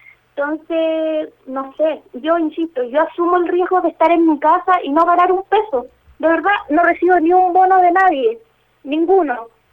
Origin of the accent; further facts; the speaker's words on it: Chile; uno mismo como chileno, dejemos de ser el típico chileno que se anda pasando de listo